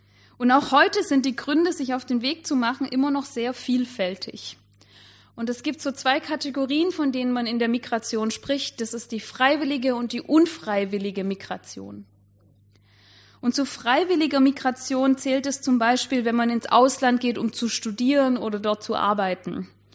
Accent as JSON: {"language": "German", "region": "Baden-Württemberg", "country": "Germany", "tie": "born or raised there", "lives_now": "Hohenlohe, Germany", "said": "Ich bin in Baden geboren, in Schwaben aufgewachsen und lebe jetzt in Hohenlohe."}